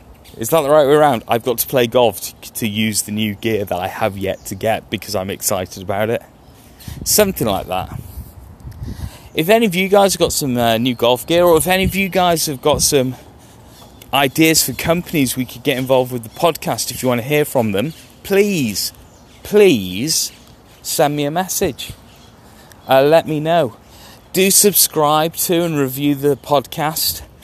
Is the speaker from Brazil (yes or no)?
no; United Kingdom; Oh, I'm British. It hurts to say the word European at the moment.